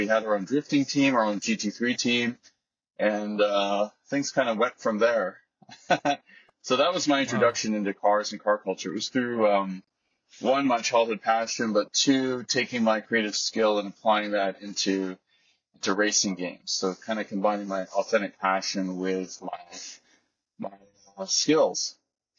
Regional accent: Vancouver, British Columbia, Canada; I'm originally from Canada, Vancouver, Canada, and I grew up with a father that was quite into cars

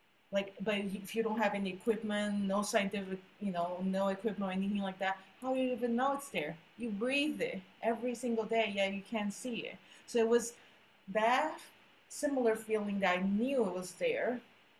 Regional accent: São Paulo, Brazil; English is a second language; I was born in Brazil and I lived in São Paulo, the second biggest city.

